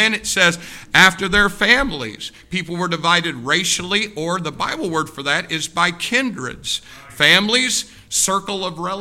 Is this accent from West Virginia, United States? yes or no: no; Indiana, United States; even though we are basically from Southern Indiana, same part